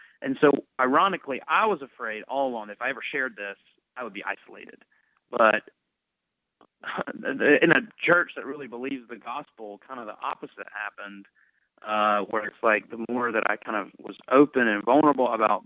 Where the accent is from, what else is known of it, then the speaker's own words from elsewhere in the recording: South Carolina, United States; please don't put me in my home state of South Carolina.